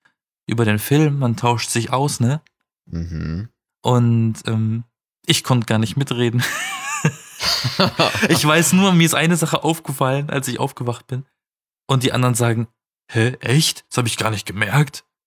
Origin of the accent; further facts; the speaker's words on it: Southern Germany, Germany; Ich komme aus Süddeutschland, ne?